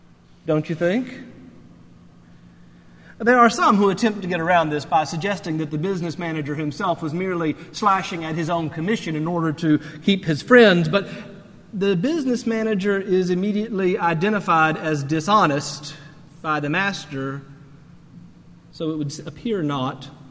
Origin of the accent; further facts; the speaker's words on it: Charlotte, North Carolina, United States; That is the area code for Charlotte, North Carolina, which is my hometown and where my parents still live.